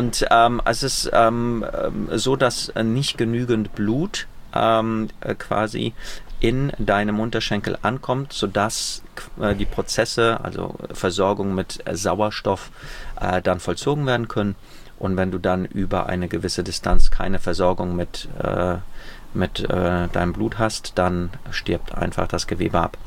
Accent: Poland; born there; 1980 geboren in Polen, also schon ein bisschen älter.

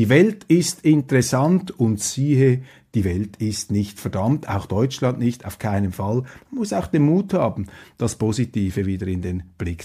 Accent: Switzerland; Da hält man sich als Schweizer immer etwas zurück mit Einschätzungen und Tipps. Wir Schweizer hätten es auch nicht so gerne, wenn die Deutschen uns immer in die Innenpolitik hineinplaudern würden.

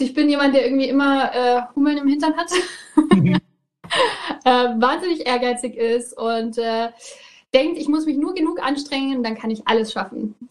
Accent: Nuremberg, Bavaria, Germany; ich komme aus Nürnberg, bin damals dann, nachdem ich fertig war mit dem Abi, bin ich dann nach Köln gegangen

